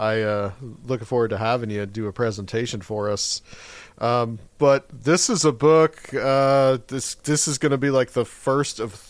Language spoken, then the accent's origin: English; Chattanooga, Tennessee, United States; I'm originally from East Tennessee, so well, I guess just barely. Chattanooga's just barely East Tennessee.